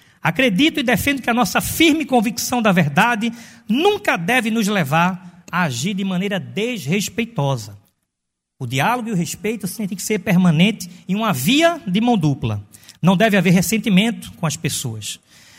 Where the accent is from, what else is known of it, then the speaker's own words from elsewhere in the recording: Brazil; porque eu sou brasileiro acima de tudo